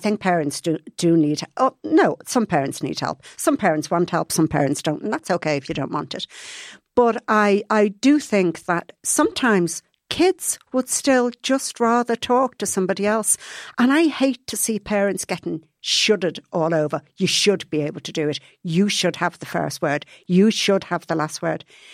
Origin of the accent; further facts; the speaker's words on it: Liverpool, North West England, United Kingdom; I was brought up in Liverpool.